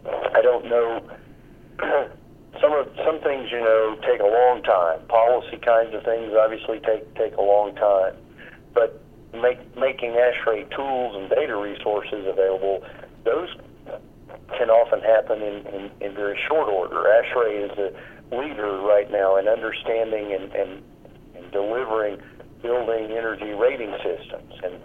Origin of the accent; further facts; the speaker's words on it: North Carolina, United States; You know, for example, in my home state of North Carolina